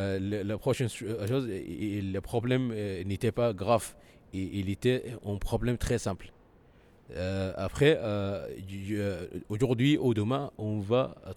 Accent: Sudan; French is a second language; Je suis une autre, une personne différente, malgré que je viens du Soudan.

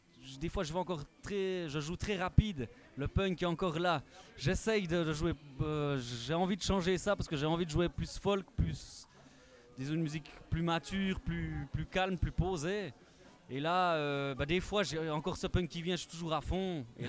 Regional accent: Jura, Switzerland; je suis originaire du Jura suisse, donc dans les franches montagnes, région de montagne.

